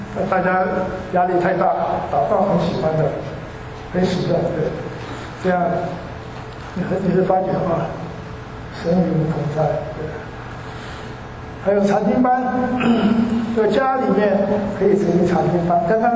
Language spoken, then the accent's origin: Chinese; Myanmar; 今天我是缅甸来的嘛